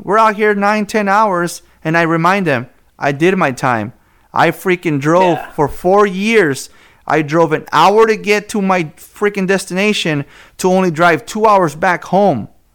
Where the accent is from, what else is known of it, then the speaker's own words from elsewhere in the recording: California, United States; because I'm originally from Ventura County. I originally started in Ventura County.